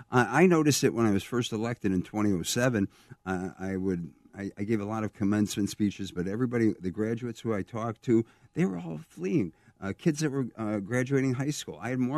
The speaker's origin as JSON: {"language": "English", "town": "Chicago", "region": "Illinois", "country": "United States", "tie": "born or raised there", "said": "I grew up in the Roseland-Pullman area. I lived in Pullman for 8 years."}